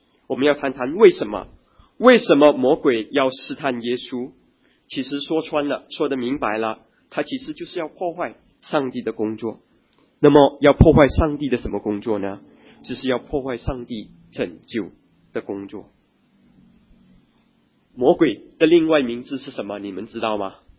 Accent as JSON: {"language": "Chinese", "country": "China", "said": "如果说我们中国人的话，可能就是可能就是石头变馒头啊"}